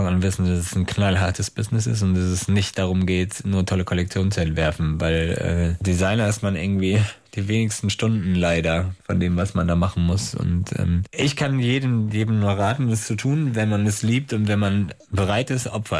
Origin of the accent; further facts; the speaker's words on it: Berlin, Germany; Und wenn man dann auch noch gesagt hat, ich komme aus Berlin